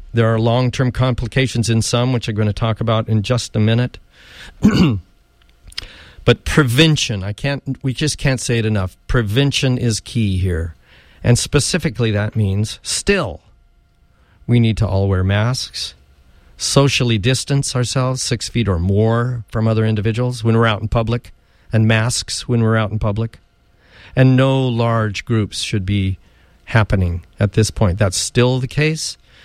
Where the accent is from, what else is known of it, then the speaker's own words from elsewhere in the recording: United States; I have to state, as an American physician, that this is an inhumane example